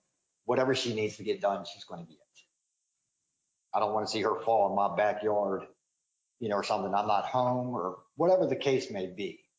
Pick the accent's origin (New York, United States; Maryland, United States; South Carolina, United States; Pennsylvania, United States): Maryland, United States; Baltimore; We're originally from Baltimore, so we didn't actually have this kind of, you know, issues or anything about by putting buildings somewhere.